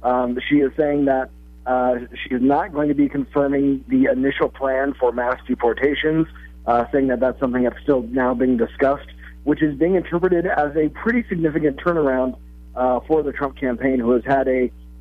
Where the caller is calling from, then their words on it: Washington, District of Columbia, United States; I am calling from D.C.